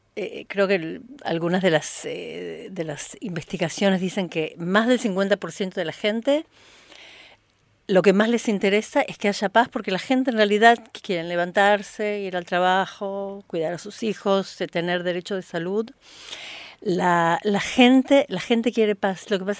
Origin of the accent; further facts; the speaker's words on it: Israel; Spanish is a second language; israelí, nosotros trabajamos para un cambio de conciencia de la sociedad israelí